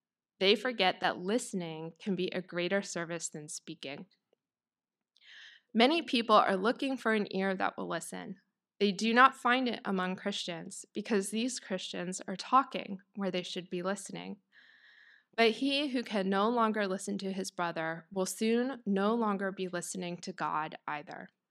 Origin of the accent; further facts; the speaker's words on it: United States; I think for me, as an American